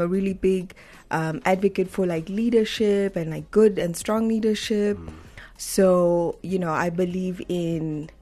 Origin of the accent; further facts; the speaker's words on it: Windhoek, Western Cape, South Africa; I grew up in Vintu.